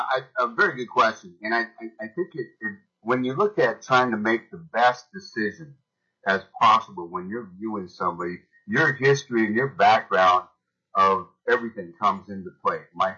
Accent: Juneau, Alaska, United States; I'm born and raised in Juneau. I'm 55 years old.

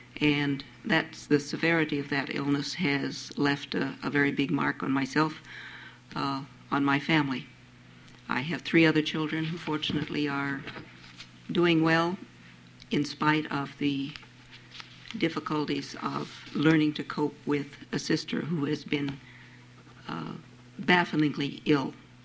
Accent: Anchorage, Alaska, United States; I'm from Anchorage. I'm president of the Anchorage Alliance for the Mentally Ill

